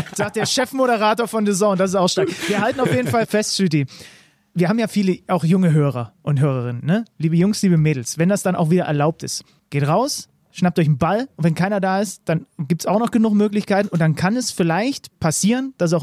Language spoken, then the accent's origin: German; Saxony, Germany; Ich komme ja aus der Nähe von Zwickau.